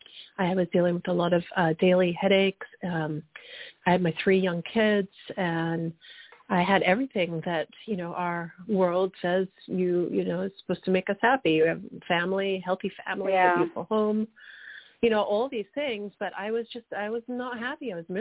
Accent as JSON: {"language": "English", "region": "England", "country": "United Kingdom", "tie": "born or raised there", "moved": "as an adult", "lives_now": "United States", "said": "Well, I'm an American citizen, but I grew up in England. Spent half of my life there and the second half of my life in the States with my American husband."}